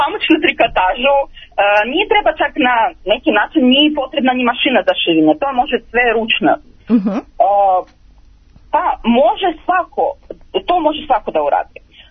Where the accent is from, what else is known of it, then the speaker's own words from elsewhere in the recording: Russia; Serbian is a second language; Ja sam Ruskinja, a u Rusiji su postojali tri vrste lutaka.